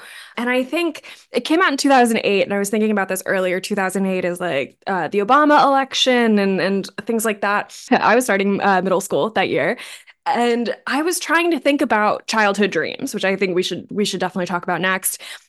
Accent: Maryland, United States; which I'm from Maryland, not from Baltimore, but still neat

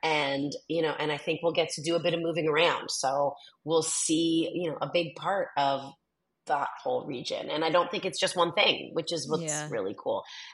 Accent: Canada; now in United States; being Canadian, yes, I've lived in the States for 26 years at this point, always working in the food industry

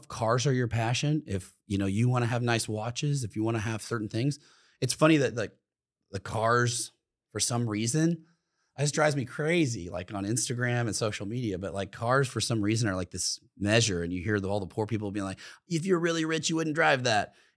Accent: Oklahoma, United States; You know, at the time growing up in Oklahoma, you know, it was Hoffman bikes, dude.

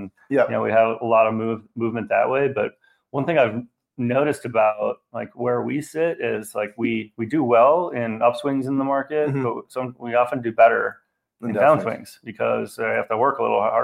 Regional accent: Minnesota, United States; I mean, I grew up in Minnesota. The Minnesota dream was I want a house, I want a car, and I want a yard, and I want a cabin up north.

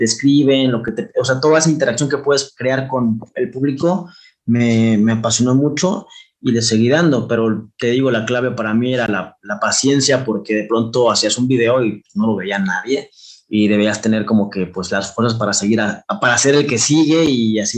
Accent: Morelos, Mexico; soy de Morelos, acá vivo

